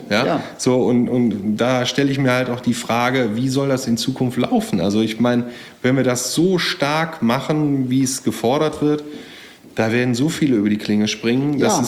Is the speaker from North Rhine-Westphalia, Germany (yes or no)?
yes; Geldern, North Rhine-Westphalia, Germany; weil ich bin auch auf dem Land groß geworden, ja, erst in Geldern am wunderschönen Niederrhein.